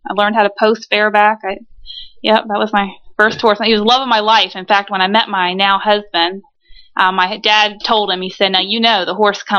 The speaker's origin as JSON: {"language": "English", "town": "Fredericksburg", "region": "Virginia", "country": "United States", "tie": "born or raised there", "said": "I grew up about 50 miles south of D.C. in a little town called Fredericksburg, Virginia."}